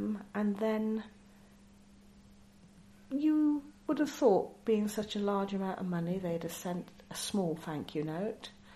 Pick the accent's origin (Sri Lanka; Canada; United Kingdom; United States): United Kingdom; Chippenham, South West England; born there; I was born in Downing Street in Chippenham, Wiltshire, on the 9th of August 1958. I was actually born at home.